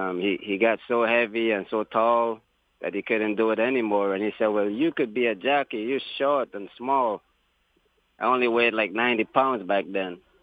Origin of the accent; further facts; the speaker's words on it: U.S. Virgin Islands; also born or lived in New York; I don't know how I ended up in New York, but I was raised up in the Virgin Islands from a little baby. That's all I knew. I never got to see New York